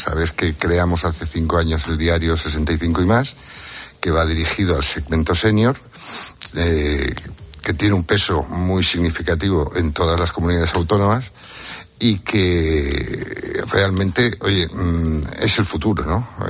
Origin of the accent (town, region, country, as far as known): Barcelona, Catalonia, Spain